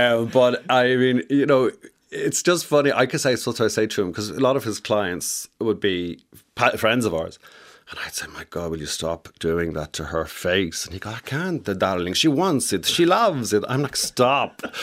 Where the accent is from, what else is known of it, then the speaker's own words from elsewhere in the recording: Ireland; I think Irish people kind of fit in everywhere. And the nicest thing about being Irish, and I actually love being Irish